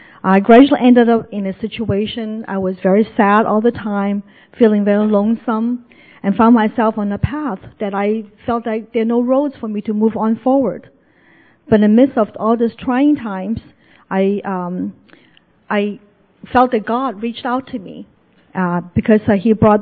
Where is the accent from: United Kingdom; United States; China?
China; English is a second language; moved away; Personally, I came from China this past November in the year 2012.